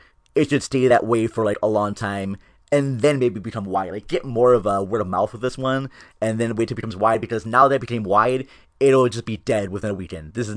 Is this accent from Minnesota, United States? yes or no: yes; Minnesota, United States; because I was able to see it in my hometown of Minnesota